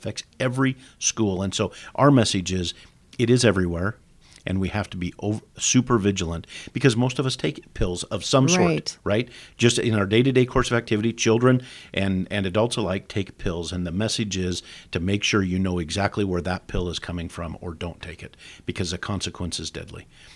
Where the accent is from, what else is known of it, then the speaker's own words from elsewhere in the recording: Glenns Ferry, Idaho, United States; I grew up in Glens Ferry.